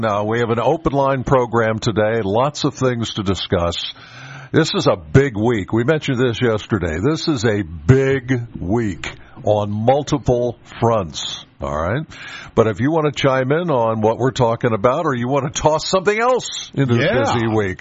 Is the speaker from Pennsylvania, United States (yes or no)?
yes; Penns Valley, Pennsylvania, United States; And I think for my farmer friends, I'm from Penns Valley, my farmer friends, yeah, they're thinking, yeah, we could use a little rain right now.